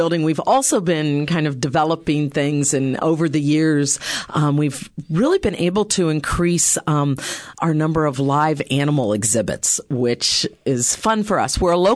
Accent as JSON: {"language": "English", "region": "Ohio", "country": "United States", "tie": "born or raised there", "said": "I grew up in Ohio where they're really, really common."}